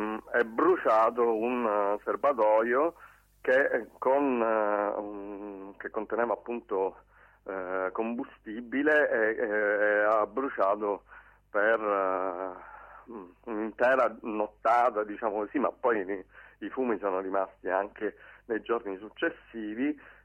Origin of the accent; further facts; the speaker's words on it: Sicily, Italy; magari da siciliano ho più il posto della Sicilia